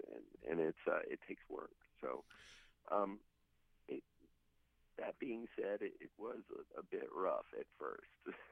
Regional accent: Chesapeake, Virginia, United States; I moved to Richmond from Chesapeake, Virginia, actually, under the auspices of going to school for theater, because I went to a Governor's Magnet School for the Arts for the last 2 years of my high school to study theater.

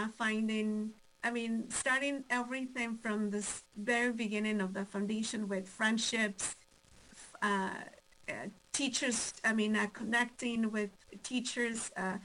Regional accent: Mexico; now in United States; I was born and raised in Mexico. I came to the United States. Oh, if we do the math, it will be a while ago.

